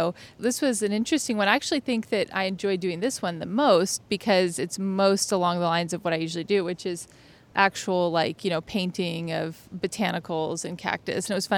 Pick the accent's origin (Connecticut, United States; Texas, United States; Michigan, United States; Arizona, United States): Arizona, United States; Yuma; I come from Yuma, Arizona, where it's even hotter than it is here.